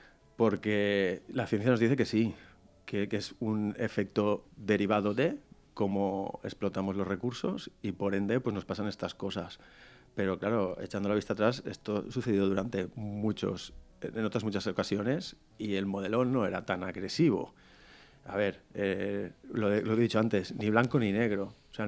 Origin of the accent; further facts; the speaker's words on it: Valencian Community, Spain; first language Valencian; porque yo soy valenciano parlante, pero bueno, castellano